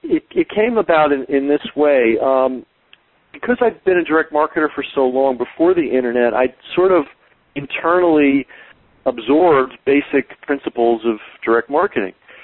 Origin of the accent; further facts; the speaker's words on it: New York, United States; I'm a New Yorker originally, and my brother met and married a woman from the Midwest, and she persuaded him to move to Chicago, and we all thought it was the end of the world.